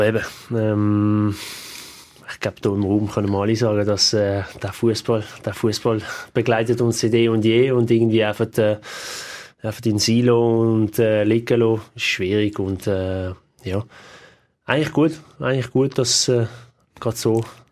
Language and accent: German; Basel, Basel-Stadt, Switzerland; hat man sich ja immer auch als Basler gefühlt